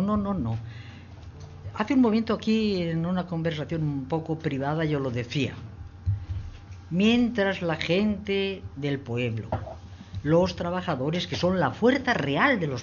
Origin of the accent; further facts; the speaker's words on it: La Peraleja, Castilla-La Mancha, Spain; Mi pueblo fue una cosa muy específica, algo que no se da con mucha facilidad. Y es